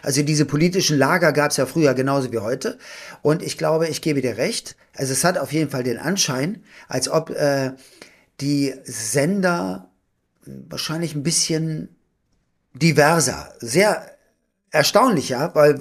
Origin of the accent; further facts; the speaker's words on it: Hamburg, Germany; Und ich komme aus Hamburg, das heißt, wir kommen aus Westdeutschland sozusagen.